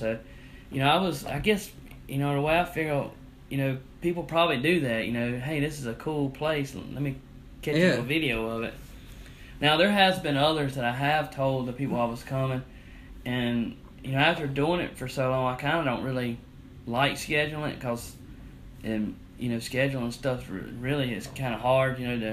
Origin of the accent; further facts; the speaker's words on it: South Carolina, United States; Well, I grew up in the South, you know, South Carolina native and all that.